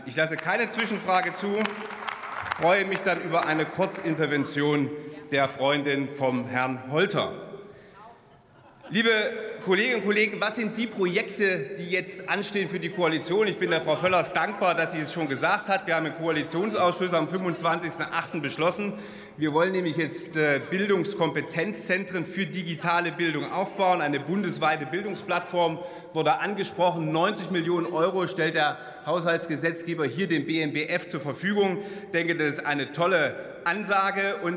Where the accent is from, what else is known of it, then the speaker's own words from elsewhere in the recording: Thuringia, Germany; meinem Heimatlandkreis, in dem ich lebe, habe ich eine linke Landrätin, und in meinem Heimatland Thüringen habe ich einen linken Kultusminister